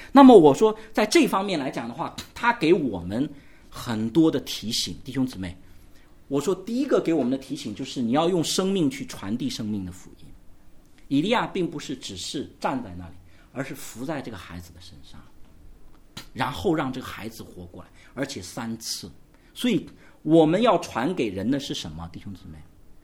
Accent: Guangdong, China; 我们广东人就说，哇，又来跟我讲耶稣

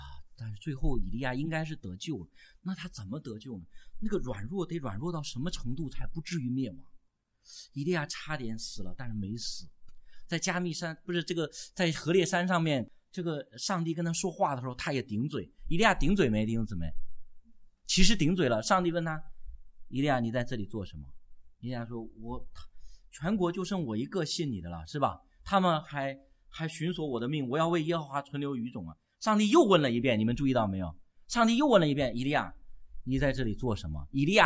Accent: China; 我们中国人讲汉奸，是不是？日本人来打中国了，然后跟日本人合谋害中国人。

